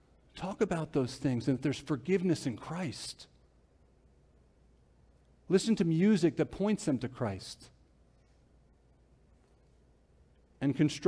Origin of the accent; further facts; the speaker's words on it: New Jersey, United States; I grew up in Bergen County. I should know how to get around the city.